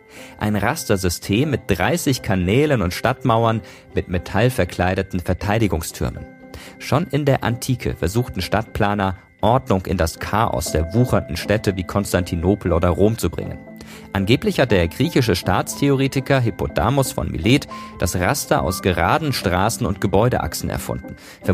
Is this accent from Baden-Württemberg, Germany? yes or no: yes; Karlsruhe, Baden-Württemberg, Germany; Denkt zum Beispiel an Karlsruhe, meine Heimatstadt, die im 18. Jahrhundert als barocke Planstadt entstanden ist.